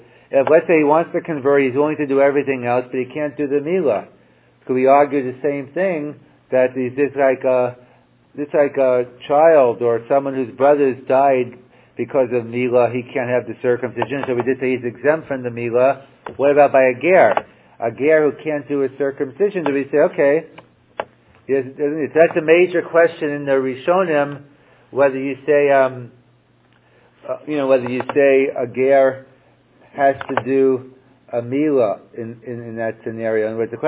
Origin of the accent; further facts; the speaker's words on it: Bensonhurst, New York, United States; Well, I'm from Bensonhurst, so, you know, it resonates with me. I was brought up along with Italian, so it's fine.